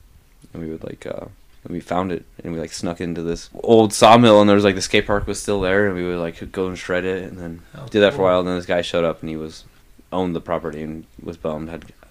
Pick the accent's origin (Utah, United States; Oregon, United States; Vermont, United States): Oregon, United States; also born or lived in Washington, United States; I was raised in Oregon. I lived in Washington until I was like 4.